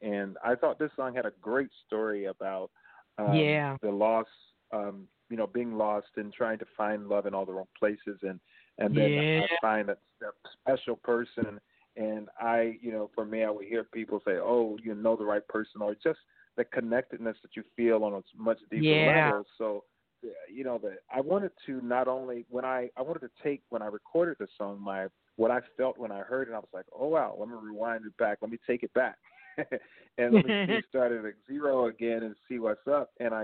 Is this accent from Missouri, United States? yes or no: no; Georgia, United States; and then also what growing up in Georgia and traveling and seeing people and having different conversations